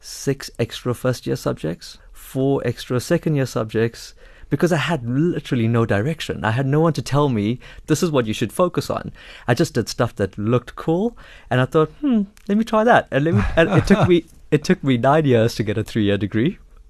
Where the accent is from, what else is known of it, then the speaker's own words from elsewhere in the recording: Durban, KwaZulu-Natal, South Africa; Yeah, so I grew up in apartheid South Africa. So I grew up in an Indian township in Durban called Chatsworth. Went to an all-Indian apartheid school at the time.